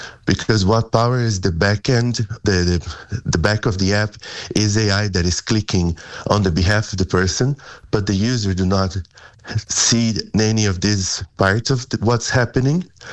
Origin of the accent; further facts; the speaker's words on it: Brazil; English is a second language; now in Ireland; You know, I'm from Brazil. Things there are very far away.